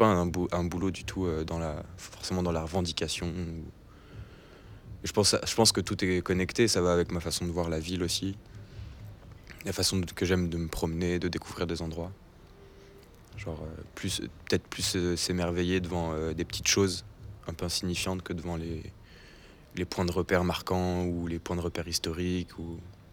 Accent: Lyon, Auvergne-Rhône-Alpes, France; une asso à Lyon, là d'où je viens.

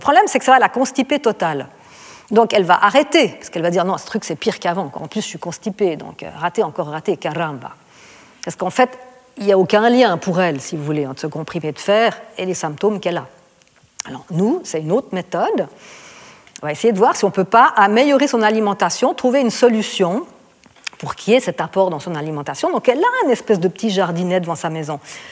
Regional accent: Switzerland; Il y avait des luttes genre manif, chez nous en Suisse

